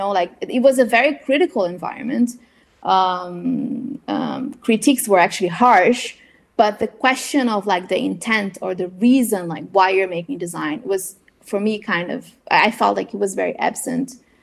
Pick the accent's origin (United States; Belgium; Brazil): Brazil; English is a second language; now in Netherlands; my experience of growing up in Brazil, understanding the reality of Brazil